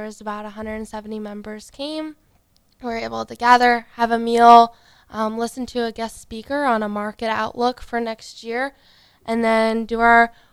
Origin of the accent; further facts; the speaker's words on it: United States; Yes, I'm from Washington County. I have a farm out in rural St. Laborie area, so I'm not too far from home right now.